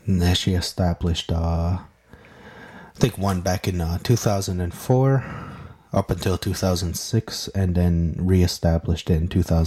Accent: Kahnawake, Quebec, Canada; first language Mohawk; English is a second language; I'm from Ganawage

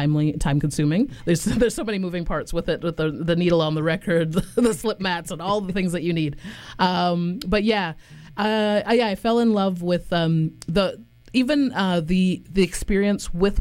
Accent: British Columbia, Canada; also born or lived in Ottawa; I was born in Ottawa. And quickly after I was born, I was brought to British Columbia.

